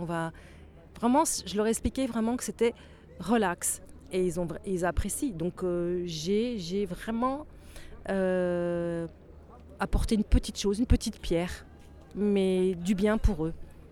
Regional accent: France; moi, je suis française, moi, je dors dans un lit tous les soirs

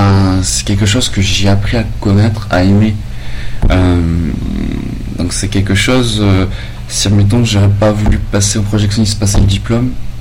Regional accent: Saint-Étienne, Auvergne-Rhône-Alpes, France; Mais moi, j'ai un parcours particulier. Je suis de Saint-Étienne au départ.

